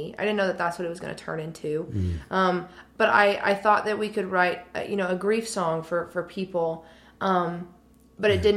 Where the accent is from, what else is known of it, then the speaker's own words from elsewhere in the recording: Oklahoma, United States; I would say it this way because I'm from Oklahoma.